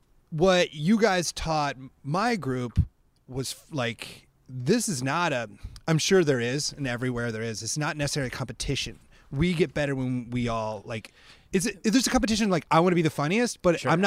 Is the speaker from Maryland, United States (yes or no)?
no; Iowa, United States; And growing up in Iowa, very peripheral to what's going on in Chicago.